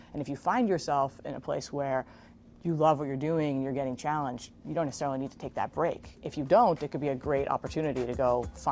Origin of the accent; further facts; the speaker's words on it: Israel; now in United States; I was born in Israel.